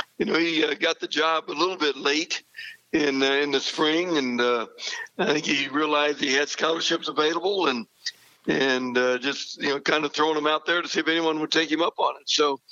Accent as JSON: {"language": "English", "town": "Silver Lake", "region": "Kansas", "country": "United States", "tie": "born or raised there", "said": "Yeah, kind of three brothers that still live in that area, and all the nephews and nieces, and it was an ideal, you know, growing up opportunity."}